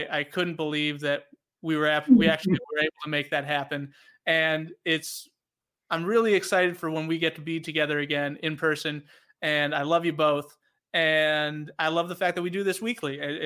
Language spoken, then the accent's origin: English; Minnesota, United States; accent: Minnesotan; trying to sing in an Irish accent, which I just had be my Minnesotan accent, just faster.